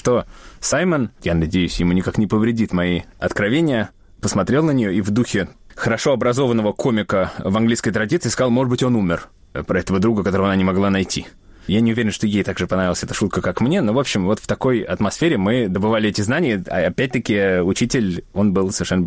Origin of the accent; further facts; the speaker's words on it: Moscow, Russia; born there; Я родился в Москве, и об этом все время помню